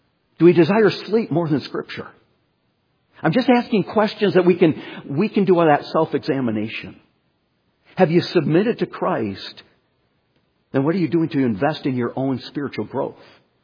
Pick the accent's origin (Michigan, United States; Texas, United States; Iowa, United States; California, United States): Michigan, United States; When I was growing up in Michigan, I spent a lot of time outdoors. There was a river right across the street from us.